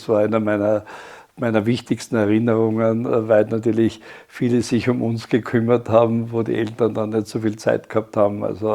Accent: Gnas, Styria, Austria; meine Kindheitserinnerungen, die ich in Gnas, meinem Heimatort, verbracht habe

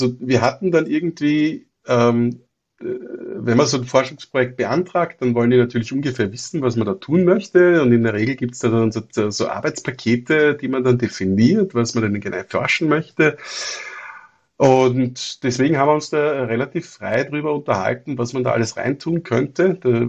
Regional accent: Vienna, Austria; wie man das als Wiener so tut, dann raunzt man und sudert man.

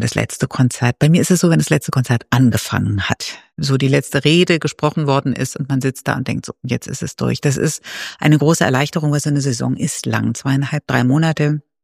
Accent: Wilhelmshaven, Lower Saxony, Germany; born there; Ich bin in Wilhelmshaven geboren und habe so richtig norddeutsche Eltern.

